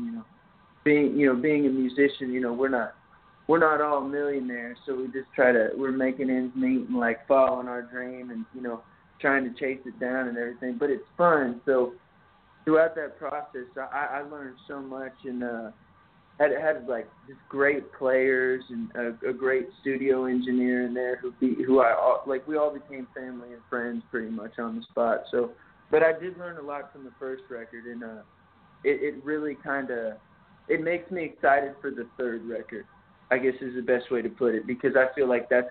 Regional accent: Texas, United States; I came up from Texas and did them both in Nashville

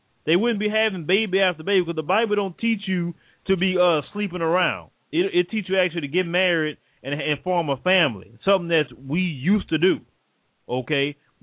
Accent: Port Arthur, Texas, United States; now in Houston, United States; No, I'm not from California. I'm originally from Port Arthur, Texas.

